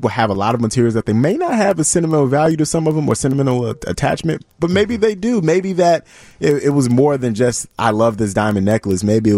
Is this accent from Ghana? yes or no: yes; Ghana; So my parents are immigrants from Ghana. I'm Ghanaian. I take trips back to West Africa every year since 2016.